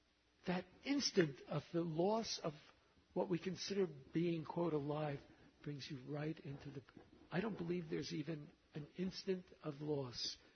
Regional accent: Bronx, New York, United States; I had spent my whole youth as a kid growing up in the Bronx fighting.

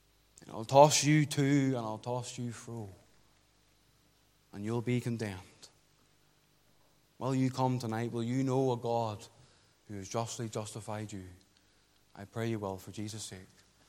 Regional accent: Portavogie, Northern Ireland, United Kingdom; You know, I was brought up in Port of Ogie. Like many here, I was brought up by the seaside, by the harbour.

